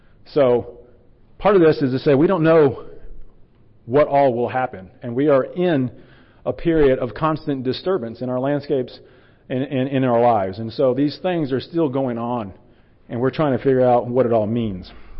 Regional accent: Carolina, United States; I'm from Carolina, very proud of it.

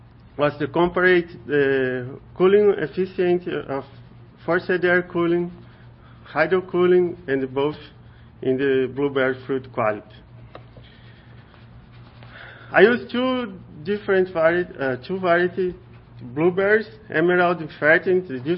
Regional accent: Sergipe, Brazil; English is a second language; I'm from Brazil, Sergipe University, Federal University of Sergipe, Brazil.

